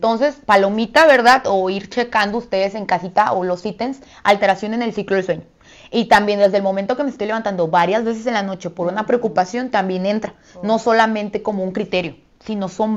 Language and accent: Spanish; Mexico; la verdad es que como buenos mexicanos, va, siempre comemos a veces un poquito mal